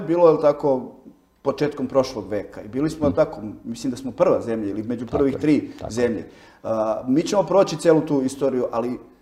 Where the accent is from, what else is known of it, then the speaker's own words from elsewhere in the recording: Sarajevo, Federation of Bosnia and Herzegovina, Bosnia & Herzegovina; ja sam taj pitomac iz Sarajeva, iz bivše Jugoslavije